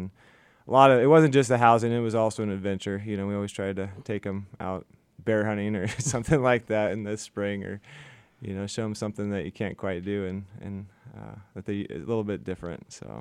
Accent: Haines, Alaska, United States; I mean, growing up in Haynes, that's all we did.

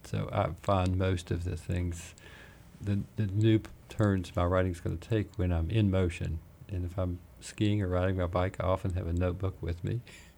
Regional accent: Pocahontas, Virginia, United States; but I began my life in the coal fields of Southwest Virginia, in Pocahontas, Virginia. That's where I spent all my life

